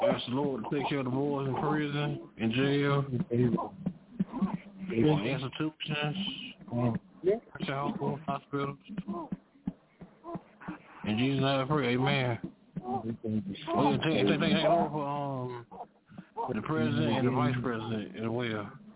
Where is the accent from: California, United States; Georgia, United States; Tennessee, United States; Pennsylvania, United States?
Georgia, United States; Atlanta; I'm from Atlanta, Georgia.